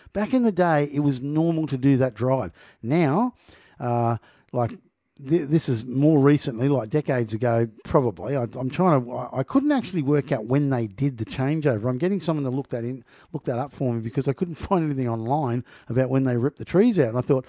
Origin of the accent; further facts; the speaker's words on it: New South Wales, Australia; where I'm from the Northern Beaches